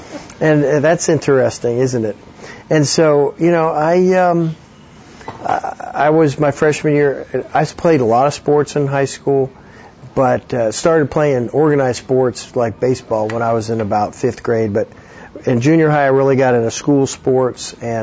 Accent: Northeast, United States; I was raised in the Northeast in a non-Christian home.

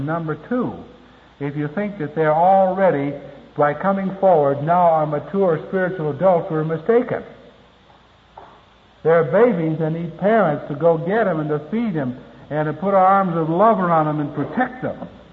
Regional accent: California, United States; I was invited by a friend of mine to come to my hometown out in California to help him do follow-up for a youth work that he had.

